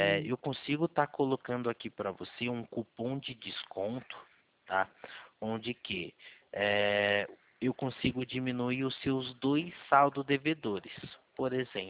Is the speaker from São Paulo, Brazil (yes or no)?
yes; Valinhos, São Paulo, Brazil; Eu sou aqui de Valinhos.